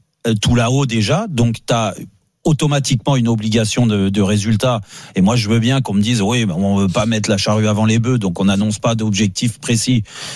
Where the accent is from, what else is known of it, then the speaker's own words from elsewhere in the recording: Paris, Île-de-France, France; en vivant à Paris, moi je suis parisien, je le vois, il y a un public à aller chercher